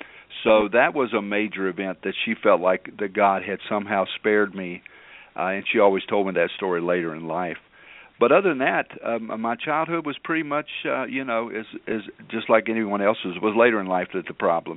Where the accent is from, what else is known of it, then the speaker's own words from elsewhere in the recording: Winchester, Virginia, United States; born there; Well, I was born in Winchester, Virginia, and everything was pretty normal for, that time of period in the late 50s.